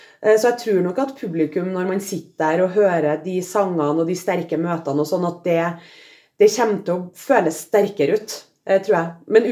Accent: Trøndelag, Norway; Jeg kommer jo fra Trøndelag

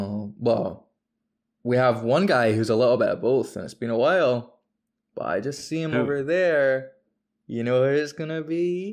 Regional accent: England, United Kingdom; I'm English, please.

